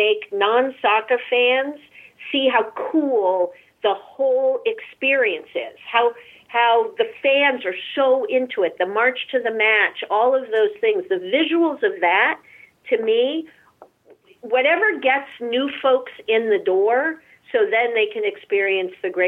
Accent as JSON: {"language": "English", "region": "Massachusetts", "country": "United States", "tie": "born or raised there", "said": "I'm born and raised in Massachusetts. I'm a diehard Reds fan."}